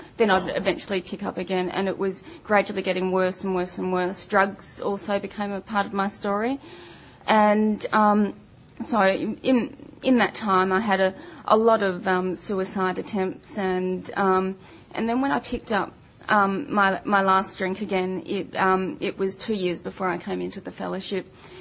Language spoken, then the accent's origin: English; Melbourne, Victoria, Australia; I grew up in Melbourne, and I was essentially, as a kid, I was a good girl. I went to church, I was in the church choir